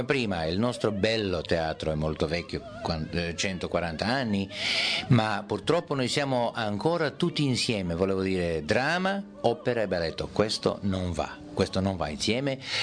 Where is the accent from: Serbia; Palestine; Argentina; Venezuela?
Serbia; Italian is a second language; il nostro teatro è il purtroppo unico teatro di tradizione nel mio paese, in Serbia